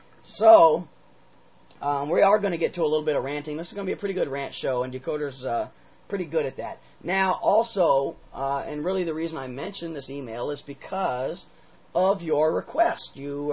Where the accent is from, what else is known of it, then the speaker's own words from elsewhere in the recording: United Kingdom; me being British, it only affects us